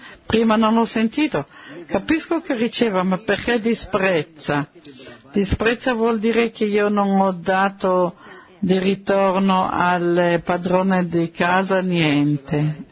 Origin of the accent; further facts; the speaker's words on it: the south, Israel; Vengo dal sud di Israele, ho 19 anni, ho ricevuto un'educazione del tutto laica